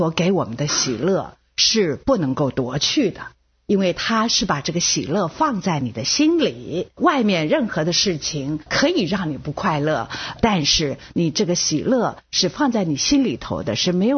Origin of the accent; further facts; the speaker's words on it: Taiwan; accent: Taiwanese Mandarin; 这个我的台湾国语讲的也还行